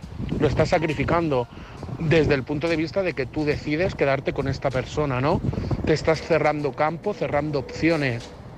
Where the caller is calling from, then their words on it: Madrid, Community of Madrid, Spain; de Madrid